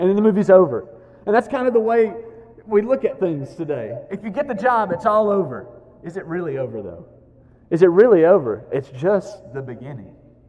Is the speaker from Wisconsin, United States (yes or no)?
no; Alabama, United States; that happened a lot where I grew up in Alabama. People learn trades, and we need those jobs too.